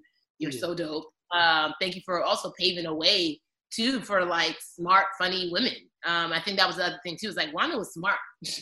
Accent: Maryland, United States; It was really like, oh, I'm from Maryland too.

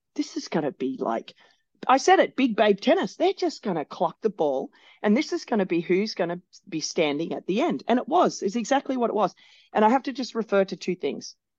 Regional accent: Australia; It was a bit embarrassing as an Australian.

